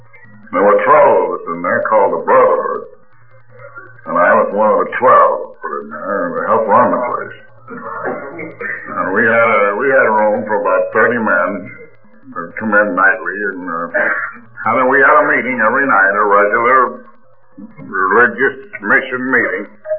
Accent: Albany, New York, United States; that's when he landed in Albany, my hometown, called me up, and I took him out

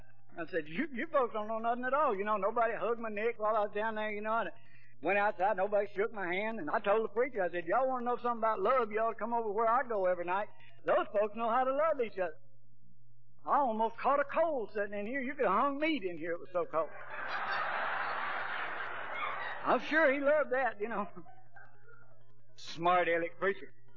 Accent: Georgia, United States; I grew up in churches in South Georgia

